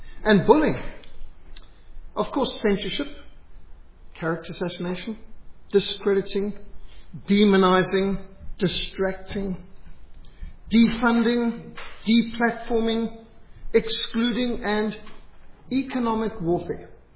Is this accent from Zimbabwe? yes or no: yes; Zimbabwe; I grew up in Rhodesia, where we were boycotted and blacklisted from everything.